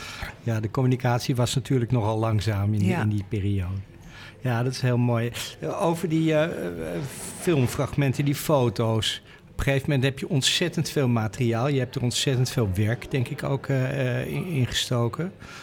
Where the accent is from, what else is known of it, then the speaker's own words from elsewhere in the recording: Amsterdam, North Holland, Netherlands; ook als Amsterdammer.